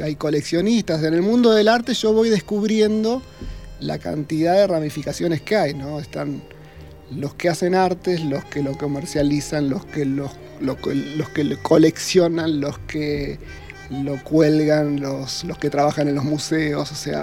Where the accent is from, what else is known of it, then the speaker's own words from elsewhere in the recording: Neuquén, Argentina; Me gustó mi infancia en Neuquén.